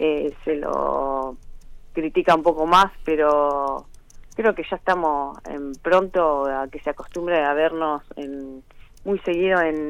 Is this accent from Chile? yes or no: no; Labordeboy, Santa Fe, Argentina; De La Bordegoy, provincia de Santa Fe, a ciento más o menos 40 kilómetros de Rosario, al sur.